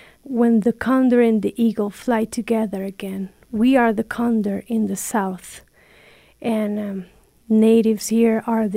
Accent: Colombia; I'm a filmmaker from Colombia

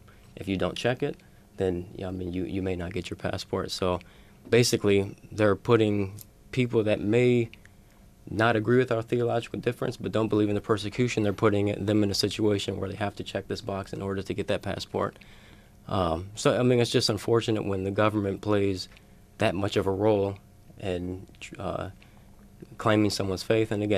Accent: United States; Well, for me, I'm an American Muslim. My parents are black and white, so we didn't have to experience that.

